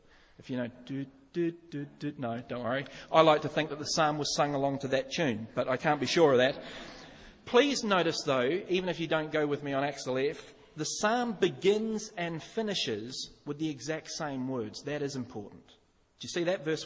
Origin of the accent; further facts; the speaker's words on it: New Zealand; I normally do it on my race, I'm a Kiwi, or my gender, I'm a male